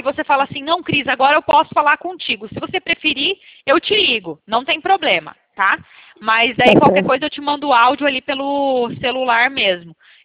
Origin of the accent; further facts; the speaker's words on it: Toledo, Paraná, Brazil; Eu sou aqui do Paraná, menina.